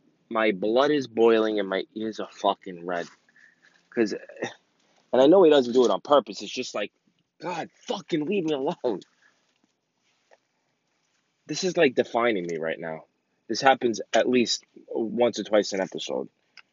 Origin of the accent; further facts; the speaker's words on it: New York City, New York, United States; I'm from New York City. That's my city.